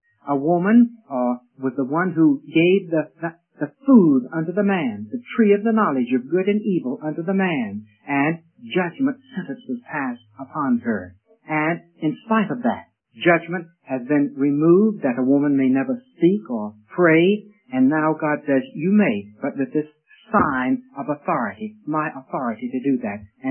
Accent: the South, United States; Concerning, let's say this, being a Southerner, my mother taught me about blacks and whites.

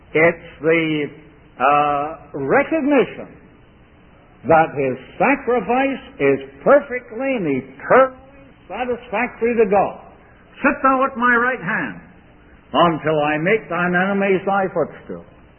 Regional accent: Galt, Ontario, Canada; In the athletic club that I was in my hometown of Galt, Canada

